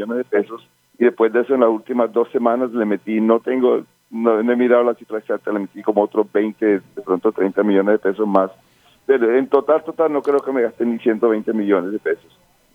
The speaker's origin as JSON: {"language": "Spanish", "town": "Cartagena", "region": "Bolívar", "country": "Colombia", "tie": "born there", "said": "yo soy un cartagenero de nacimiento, enamorado de mi ciudad"}